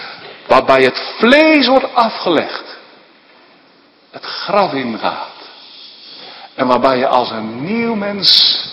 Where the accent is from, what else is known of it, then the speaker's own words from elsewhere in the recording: Werkendam, North Brabant, Netherlands; dan zag je wel eens in het dorp bij ons in Werkendam, waar ik opgroeide